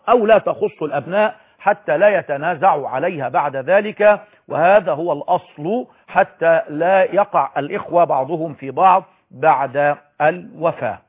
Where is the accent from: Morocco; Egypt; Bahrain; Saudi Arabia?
Egypt; احنا عندنا عدد السكان في مصر 85 مليون